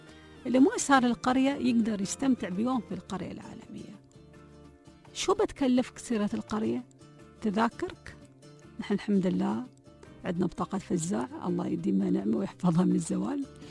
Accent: Dubai, United Arab Emirates

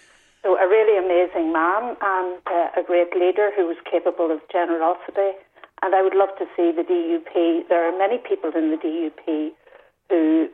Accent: Derry, Northern Ireland, United Kingdom; as someone from the unionist community. I was born and bred in Derry, and I was at home on Bloody Sunday

